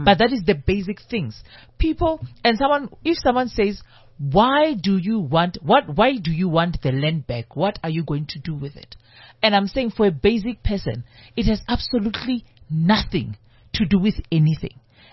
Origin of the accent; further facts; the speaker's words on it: Limpopo, South Africa; I'm from Limpopo